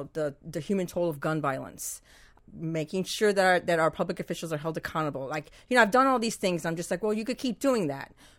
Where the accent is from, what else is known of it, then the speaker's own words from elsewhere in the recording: New York, United States; You know, I grew up in New York, a lot of neighborhoods in the Bronx.